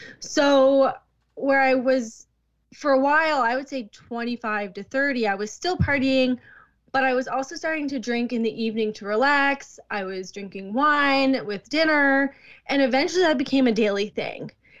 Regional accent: New Brunswick, Canada; I'm from New Brunswick, Canada

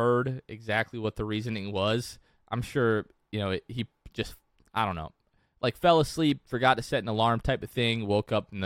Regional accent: Northeast, United States; accent: northeastern; That's my northeastern accent coming out.

